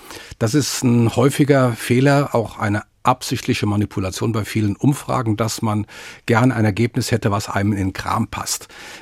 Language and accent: German; Mainz, Rhineland-Palatinate, Germany; Allerdings bin ich in Mainz aufgewachsen